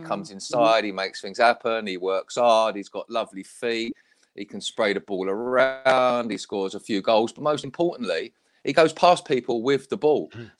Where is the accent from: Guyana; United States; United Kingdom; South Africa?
United Kingdom; London; I was from South London. I lived near New Cross.